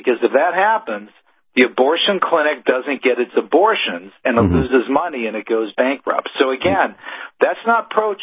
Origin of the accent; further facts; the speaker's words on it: Pennsylvania, United States; Go back to my home state of Pennsylvania. Go to Philadelphia, the other side of the state for me.